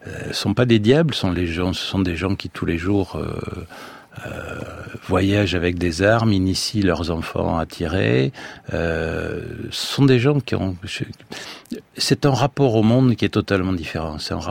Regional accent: Nouvelle-Aquitaine, France; moi qui ai toujours connu le Pays Basque

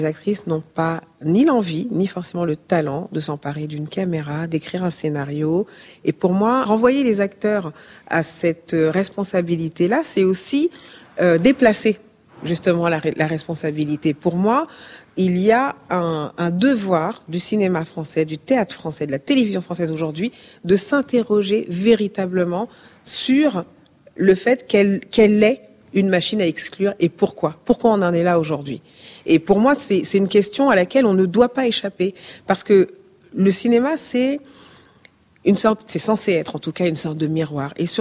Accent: France; J'ai grandi en France, je suis allée à l'école de la République

